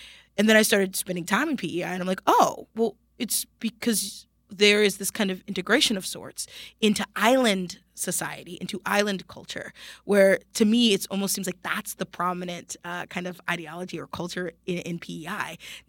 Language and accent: English; Atlanta, Georgia, United States; When I grew up in Atlanta, we didn't have somebody like that.